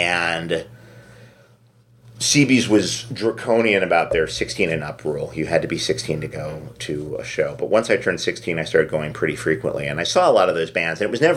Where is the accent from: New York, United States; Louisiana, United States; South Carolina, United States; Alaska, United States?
New York, United States; New York City; I'm really just in my recent years coming to terms with the sort of traumatic aspects of growing up in New York.